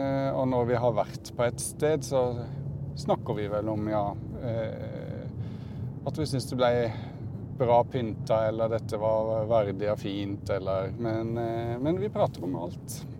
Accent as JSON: {"language": "Norwegian", "region": "Southern Norway", "country": "Norway", "said": "Hvis jeg hadde kjørt bårebil hjemme på Sørlandet"}